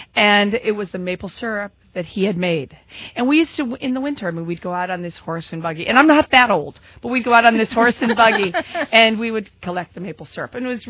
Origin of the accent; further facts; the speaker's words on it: Massachusetts, United States; growing up in Massachusetts, I then moved to Boston. It was the big city, and my first job was I was an art teacher.